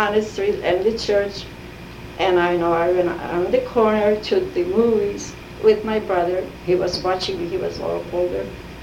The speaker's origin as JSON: {"language": "English", "town": "Farrell", "region": "Pennsylvania", "country": "United States", "tie": "born there", "said": "Well, I was born in Farrell, Pennsylvania."}